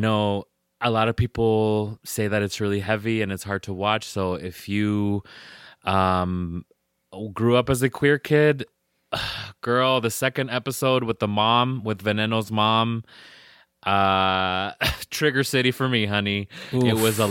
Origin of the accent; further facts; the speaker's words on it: United States; accent: pocho; I don't speak Spanish like a Mexican or a Guatemalan. My pocho accent is so fucked.